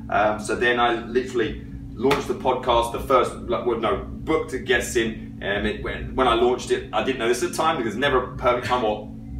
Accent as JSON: {"language": "English", "region": "South East England", "country": "United Kingdom", "said": "I'm from England, South England"}